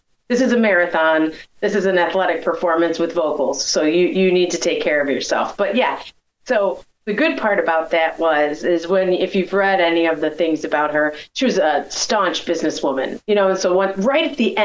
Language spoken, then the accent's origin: English; Cleveland, Ohio, United States; I grew up in Cleveland, Ohio at Playhouse Square, and I got the gig.